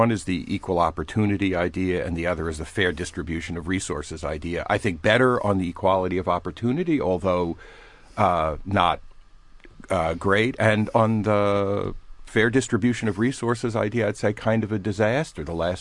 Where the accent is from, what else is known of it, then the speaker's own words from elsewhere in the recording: United States; I grew up in the United States in the 50s and 60s and believed in American ideals